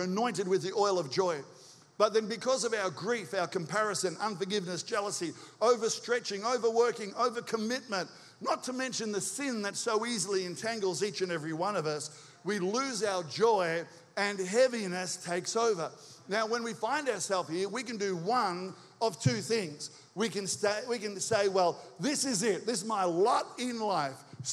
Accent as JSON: {"language": "English", "country": "Australia", "said": "All right, I'm from Australia. I'm here to help."}